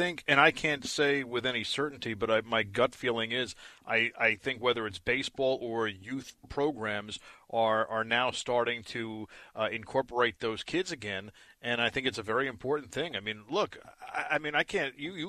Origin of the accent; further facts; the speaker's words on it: Brooklyn, New York, United States; I was a white Jewish kid growing up in Brooklyn.